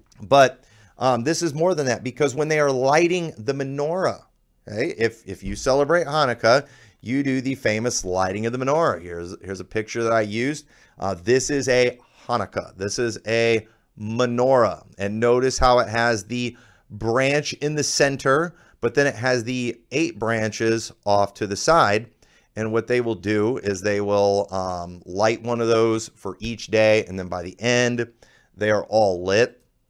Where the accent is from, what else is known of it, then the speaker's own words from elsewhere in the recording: United States; I celebrate that because I'm an American.